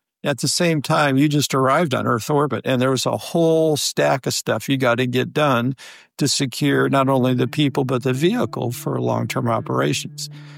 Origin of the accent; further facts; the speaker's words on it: Valparaiso, Indiana, United States; I'm originally from Valparaiso, Indiana, and was part of the group that helped launch the first space shuttle missions.